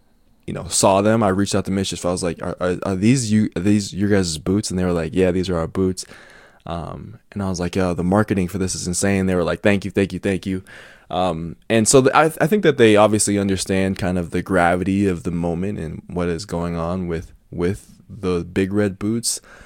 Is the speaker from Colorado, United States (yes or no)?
yes; Denver, Colorado, United States; I grew up in Denver, Colorado.